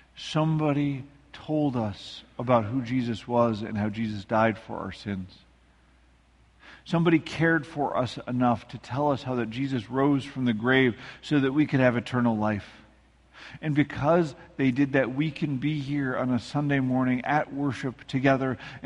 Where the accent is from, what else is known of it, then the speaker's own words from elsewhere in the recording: Midwest, United States; Now, we all know I love to joke about being a Midwesterner